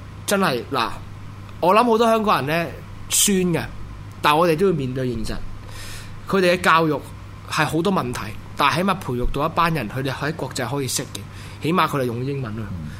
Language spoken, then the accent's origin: Cantonese; Singapore; 如果我哋新加坡人自己唔强大，自己唔去自强。